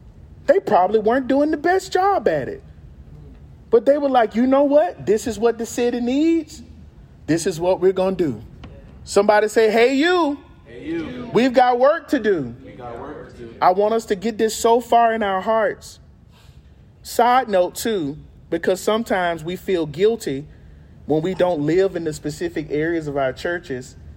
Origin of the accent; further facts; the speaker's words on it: Florida, United States; Well, I'm from Florida.